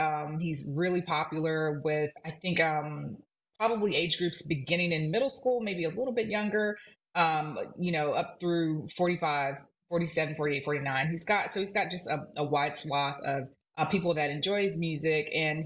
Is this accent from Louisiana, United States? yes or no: yes; Baton Rouge, Louisiana, United States; now in Los Angeles, United States; I'm a Baton Rouge girl, born and raised in Louisiana, living in LA right now.